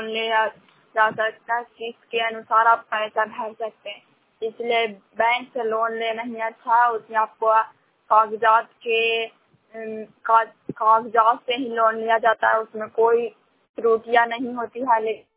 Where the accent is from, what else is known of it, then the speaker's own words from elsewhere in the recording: Bihar, India; रमजान पंचायत शाम सरखनगढ़ परसराय जिला नालंदा की निवासी हूँ।